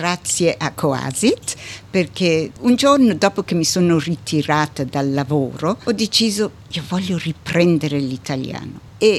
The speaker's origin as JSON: {"language": "Italian", "town": "Milan", "region": "Lombardy", "country": "Italy", "tie": "born or raised there", "said": "io sono nata a Milano, mia mamma e tutta la sua famiglia era italiana, mio padre invece era ebreo"}